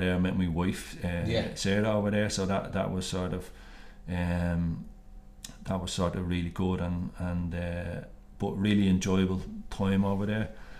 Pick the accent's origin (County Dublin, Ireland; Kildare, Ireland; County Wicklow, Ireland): County Dublin, Ireland; Artane; Yeah, I grew up in Artane and would have played for Kevin's and Home Farm. So my mum and dad are both from sort of the Whitehall area